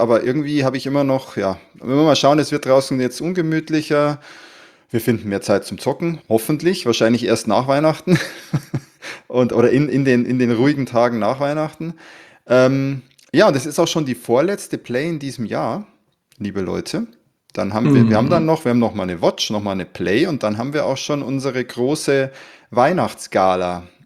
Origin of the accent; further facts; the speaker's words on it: Bavaria, Germany; ein weißes Limo, ne, sagt man ja bei uns in Bayern